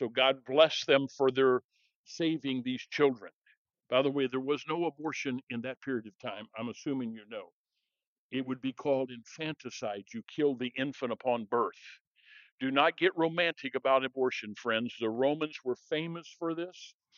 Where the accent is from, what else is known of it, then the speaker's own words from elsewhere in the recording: Midwest, United States; Secondly, Yankees were people from New England. I'm from the Midwest.